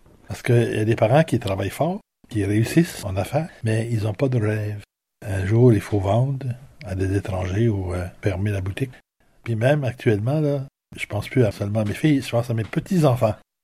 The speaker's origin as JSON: {"language": "French", "region": "Quebec", "country": "Canada", "said": "On est des Madelinos. Les Madelinos, on est du monde intelligent."}